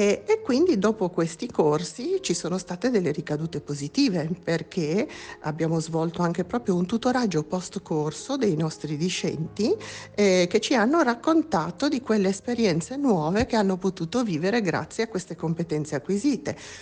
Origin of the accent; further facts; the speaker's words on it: Savona, Liguria, Italy; vengo da Savona